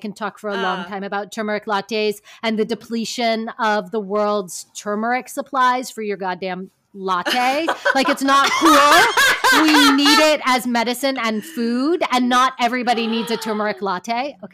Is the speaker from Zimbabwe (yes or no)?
no; California, United States; I mean, I'm from California. Like, we're like, everything goes, you know what I mean?